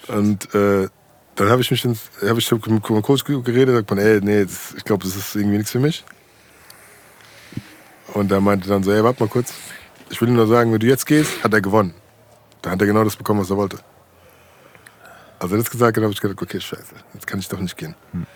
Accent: Frankfurt, Hesse, Germany; ich bin in Frankfurt aufgewachsen

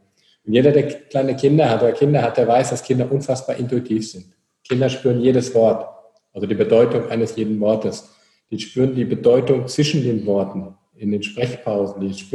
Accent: North Rhine-Westphalia, Germany

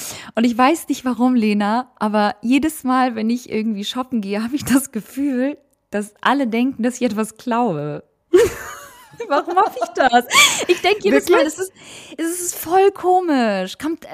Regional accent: Albania; now in Germany; Ich bin Albanerin, also Ausländerin.

